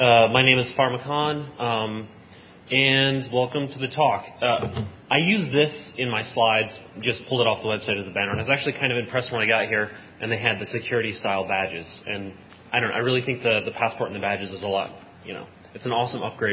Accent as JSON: {"language": "English", "town": "Philadelphia", "region": "Pennsylvania", "country": "United States", "said": "I'm from Philly. I currently work in New York."}